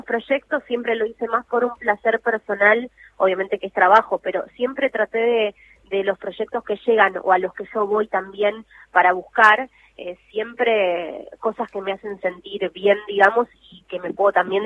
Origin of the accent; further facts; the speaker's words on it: Argentina; also born or lived in Italy; Yo las veces que estuve allá en Italia y me han escuchado que soy argentina